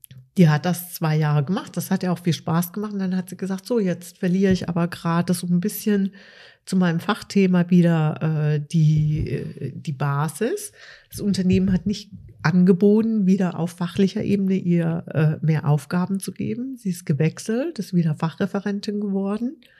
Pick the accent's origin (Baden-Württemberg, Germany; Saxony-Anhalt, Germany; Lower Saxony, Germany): Baden-Württemberg, Germany; also ich bin noch mit dem Satz als Schwäbin groß geworden, nicht gelobt ist gelobt genug.